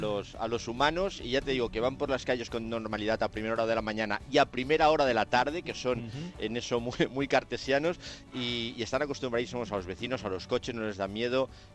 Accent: Barcelona, Catalonia, Spain; now in Madrid, Spain; Yo que soy de Barcelona

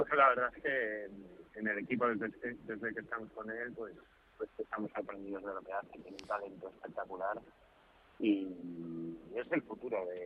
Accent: Madrid, Community of Madrid, Spain; los dos somos de Madrid

